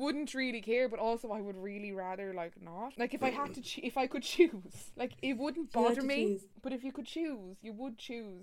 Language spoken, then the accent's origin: English; Ireland; We're so Irish, man.